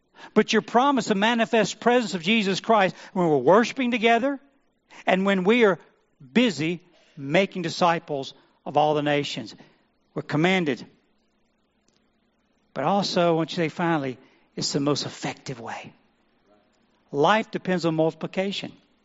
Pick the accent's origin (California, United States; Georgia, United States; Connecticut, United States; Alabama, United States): Alabama, United States; Monroeville; I'm from Monroeville, and y'all from Monroe. I'm a Monroe County boy